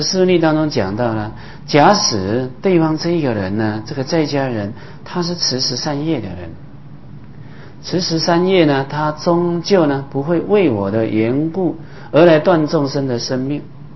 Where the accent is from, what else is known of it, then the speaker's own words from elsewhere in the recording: Taiwan; 我们台湾话讲菇菜啊。